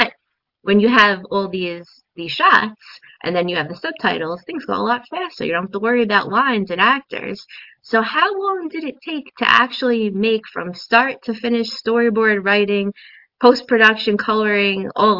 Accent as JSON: {"language": "English", "region": "New York", "country": "United States", "said": "I'm from New York, and New York has changed a bit. I was born in 84. I used to go in the city in the 90s"}